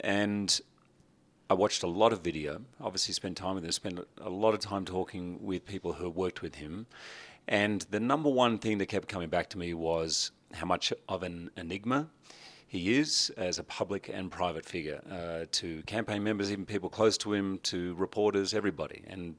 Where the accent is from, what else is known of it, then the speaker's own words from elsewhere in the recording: Australia; I'm an Australian